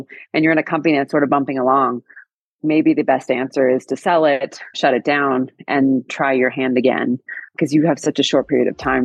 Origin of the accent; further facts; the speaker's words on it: California, United States; Well, I grew up in California, which is probably how I ended up in tech companies.